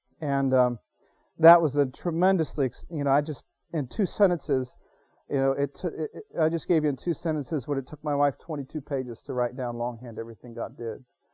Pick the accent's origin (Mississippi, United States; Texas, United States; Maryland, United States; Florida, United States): Florida, United States; also born or lived in Illinois; I grew up in Florida for the most part. The first 6 years were in Illinois.